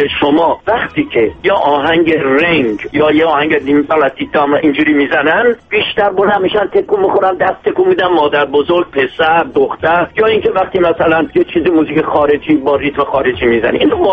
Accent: Iran; ما همه ایرانیم، هر جا باشیم

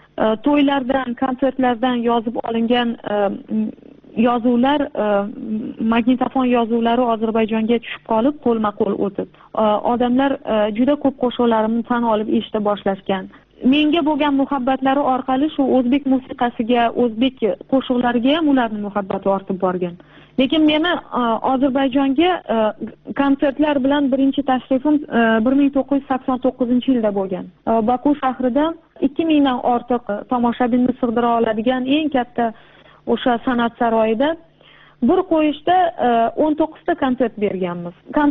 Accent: Samarkand, Samarqand Region, Uzbekistan; Lekin meni tug'ilib o'sgan joyim O'zbekiston, Samarqand.

